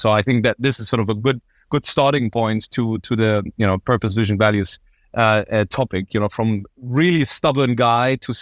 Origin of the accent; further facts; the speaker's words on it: Berlin, Germany; I'm born and raised in Berlin. I really identify myself as a Berliner